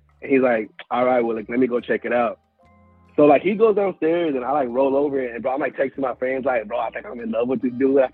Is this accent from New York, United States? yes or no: no; Houston, Texas, United States; And I'm from Houston. So, like, Houston's so big where, like, you would drive, like, a whole hour 15 across town, and you're, like, still in Houston, you know?